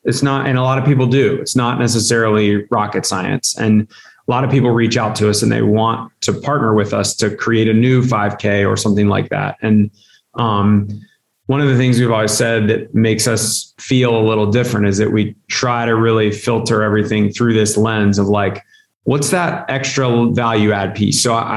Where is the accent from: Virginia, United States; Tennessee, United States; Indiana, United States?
Virginia, United States; Virginia Beach; Like I don't come from a farm background. I grew up in Virginia Beach. Like I'm a city kid.